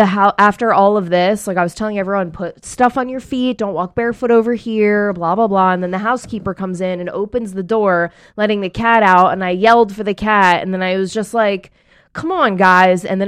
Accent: Pennsylvania, United States; You know, and like I'm an East Coaster. So like I grew up outside of Philly. You know the story. Like I just come from a background of loud people.

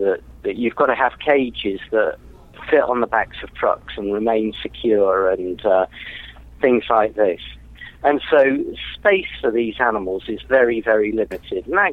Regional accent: England, United Kingdom; now in Los Angeles, United States; I am indeed an Englishman, Englishman in L.A.

